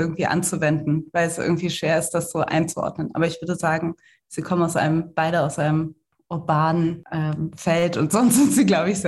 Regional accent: Cologne, North Rhine-Westphalia, Germany; mein Vater kommt aus Düsseldorf und meine Mutter kommt aus Philadelphia und ich komme aus Köln.

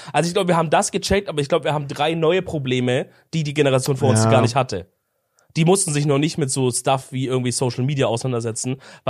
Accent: Baden-Württemberg, Germany; ja, ich bin halt Süddeutscher im Herzen, gell? Du kriegst mir aus der Schwabenland auch nicht der Schwabe aus mir, gell?

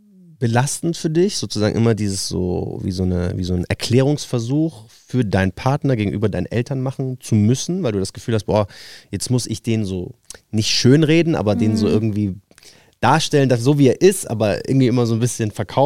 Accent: Bavaria, Germany; wie bei mir, bin ich jetzt eigentlich Palästinenser oder bin ich Deutscher oder bin ich Niederbayer?

